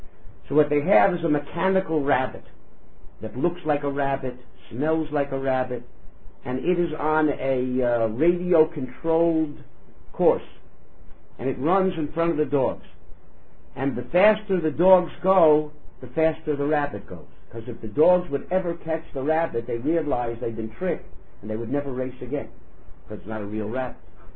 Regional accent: Miami, Florida, United States; I come from Miami originally.

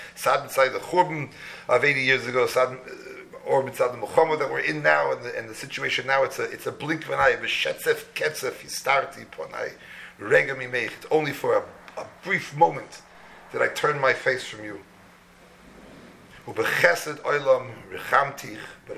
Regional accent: New York City, New York, United States; born there; and the fact that I was born in New York City

